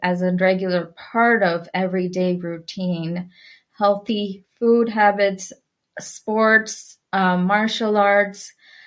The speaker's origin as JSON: {"language": "English", "town": "Mumbai", "region": "Maharashtra", "country": "India", "tie": "born or raised there", "said": "I was born in Mumbai, India. And I grew up in India."}